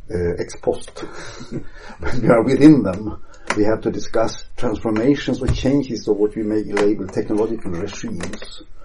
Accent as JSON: {"language": "English", "town": "Umeå", "region": "Västerbotten County", "country": "Sweden", "tie": "born or raised there", "said": "In Umeå, in northern part of Sweden, 800 kilometers north of Stockholm, where we are sitting now."}